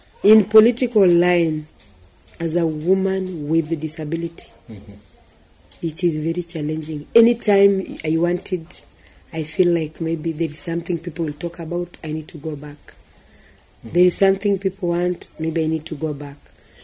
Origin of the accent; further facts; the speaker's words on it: Kakamega County, Kenya; I'm 40 years old now. I come from Kakamega County, Mumias East Sub-County, Malai Songo Makunga Ward.